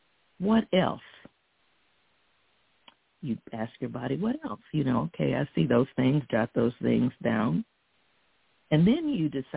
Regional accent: the South, United States; and like I was raised in the South, in the country, hunting and gathering and raising your chickens and ducks and cows and planting your gardens.

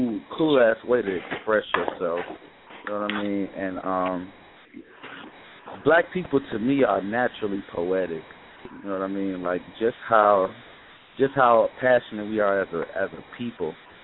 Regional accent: Detroit, Michigan, United States; I'm from Detroit, Michigan.

